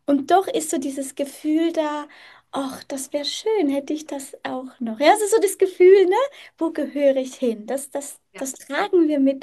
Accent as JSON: {"language": "German", "country": "Germany", "tie": "born or raised there", "also_born_or_lived": "Romania", "lives_now": "Switzerland", "said": "Ich bin wo ganz anders aufgewachsen, also nicht hier in der Schweiz. Ich bin in Rumänien geboren und sind dann irgendwann, wo ich 8 Jahre alt war, nach Deutschland aufgrund politischer Lage in dem Land, wo nicht sicher war."}